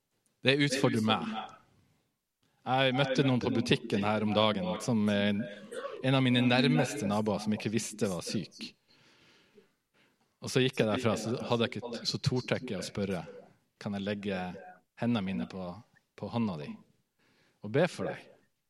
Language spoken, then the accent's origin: Norwegian; Berlevåg, Finnmark, Norway; Berlevåg i Finnmark, der jeg vokste opp, da husker jeg et navn i Finnmark.